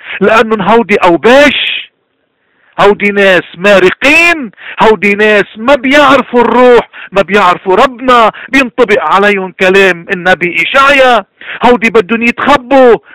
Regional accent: Lebanon; هيدي مشكلتنا، مشكلتنا كلبنانيين، مشكلتنا انه نحنا عنا نزعة الفردية.

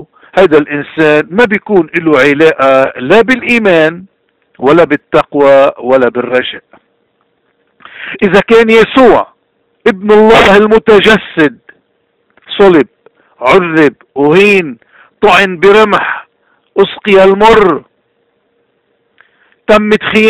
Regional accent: Lebanon; قديش نحن بحاجة اليوم كلبنانيين عموما وكمسيحيين تحديدا

